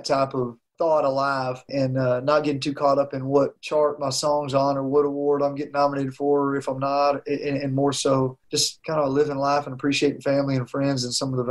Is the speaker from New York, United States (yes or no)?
no; Alabama, United States; You know, I mean, where I grew up in Northeast Alabama, things move a little slower, you know